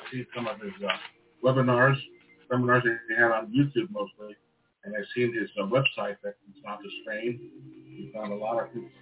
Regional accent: Cherry Hill, New Jersey, United States; from Cherry Hill, New Jersey.

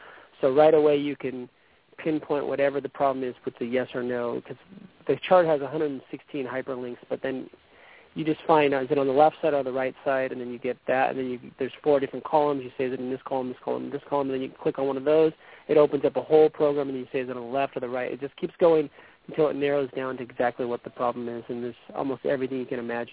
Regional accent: Orange County, California, United States; my hometown of Orange County, California, you've probably heard the OC, the drama. That's where I grew up

